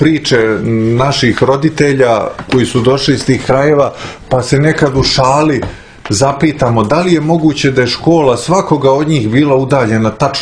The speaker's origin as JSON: {"language": "Serbian", "region": "Belgrade", "country": "Serbia", "tie": "born there", "said": "ja sam rođen u Beogradu, ja sam prvi iz moje porodice koji je rođen ovdje, moj rođeni brat je rođen u Livnu recimo."}